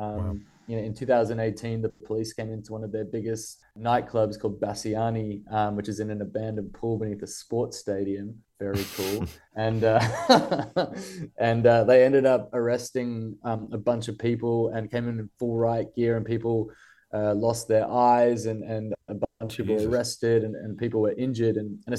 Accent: United States; I grew up in America

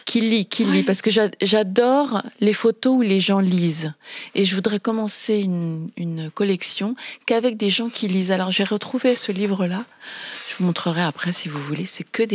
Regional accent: France; Je suis née en France.

